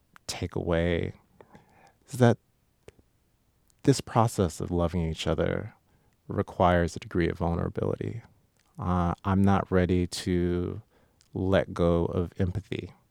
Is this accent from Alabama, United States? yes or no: no; Compton, California, United States; moved away as an adult; So Imperial Liquor, I've lived in Wisconsin now for about 20 years, but I grew up in Compton, California.